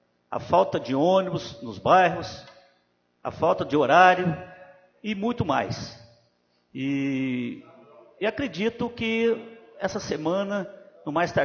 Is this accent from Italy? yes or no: no; Alfenas, Minas Gerais, Brazil; eu que nasci em Alfenas aqui, sou criado em Alfenas